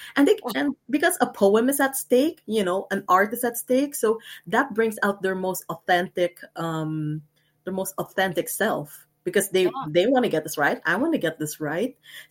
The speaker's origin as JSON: {"language": "English", "country": "Philippines", "said": "I'm Filipina, and yeah, I've been writing since I was a kid"}